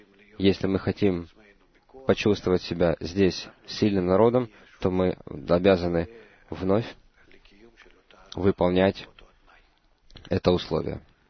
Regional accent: Israel; Мы не скрываем того, что мы из Израиля, к нам хорошо относятся.

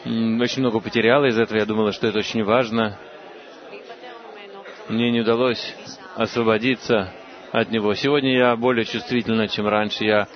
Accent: Ashdod, Southern District, Israel; из Ашдода.

